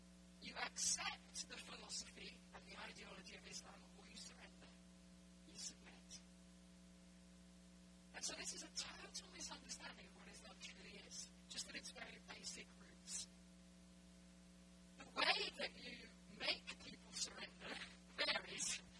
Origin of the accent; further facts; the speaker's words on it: Egypt; also born or lived in Middle East; I grew up in the Middle East. I'm Egyptian, my father's Egyptian, and I lived and grew up in the Middle East. I went to school with Muslim friends